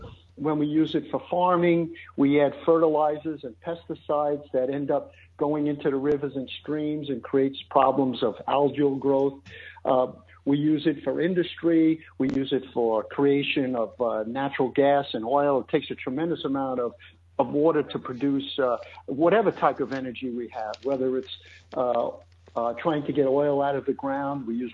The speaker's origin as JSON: {"language": "English", "town": "Queens", "region": "New York", "country": "United States", "tie": "born or raised there", "accent": "Queens English"}